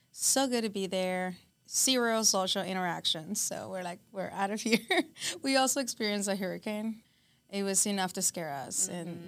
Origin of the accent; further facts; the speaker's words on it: Mexico; also born or lived in Texas / Los Angeles; I was born in Texas. I grew up in Mexico. And when I was about 11 or 12, I went to L.A. We have a family house in Los Angeles.